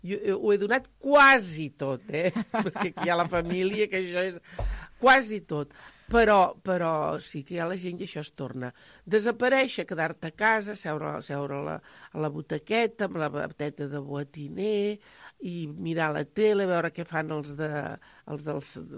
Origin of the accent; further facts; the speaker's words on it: Barcelona, Catalonia, Spain; la del meu poble, la de Sants.